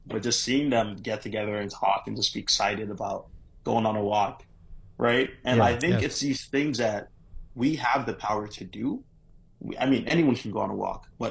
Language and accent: English; Nigeria; I'm not sure whether being like Nigerian has something to do with it, but back home, like our people are always so open, we're always so friendly.